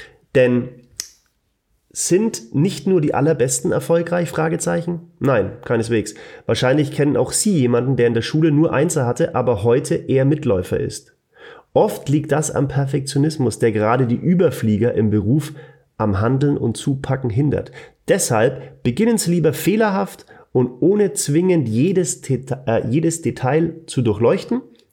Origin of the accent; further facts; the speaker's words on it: Bavaria, Germany; accent: Franconian; was ist das so neu mit meinem fränkischen Dialekt?